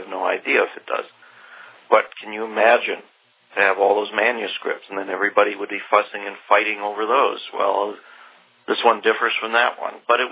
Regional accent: United States; it was embarrassing, almost as an American to hear the praise

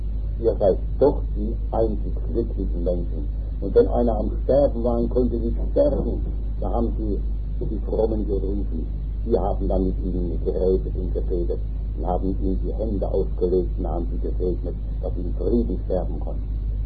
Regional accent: Rhineland-Palatinate, Germany; In großen, reichen Dörfern meiner Heimat, in Rheinhessen. Da, in großen Weinbauern.

